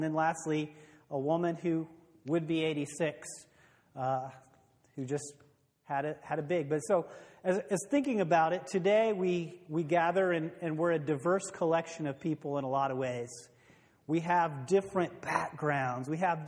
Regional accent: Illinois, United States; As a kid growing up in Central Illinois, I loved Michael Jordan.

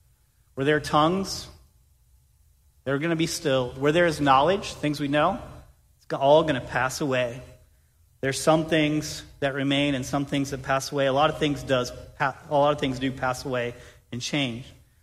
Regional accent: Danville, Illinois, United States; born there; I was born in Danville, Illinois.

